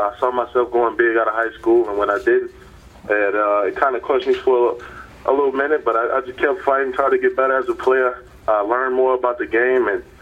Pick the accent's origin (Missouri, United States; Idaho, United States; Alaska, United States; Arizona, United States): Missouri, United States; St. Louis; I'm from the St. Louis area, so when I was growing up, I was a fan of the greatest show on turf.